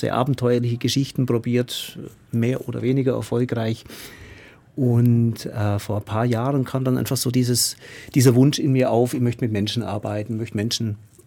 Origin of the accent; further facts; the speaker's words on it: Bavaria, Germany; Also aufgewachsen, man hört es wahrscheinlich am Dialekt, ich komme schon hier aus dem Ländle, aus dem südlichen Landkreis Neu-Ulm und bin da auch wieder ansässig nach ein paar Ausflügen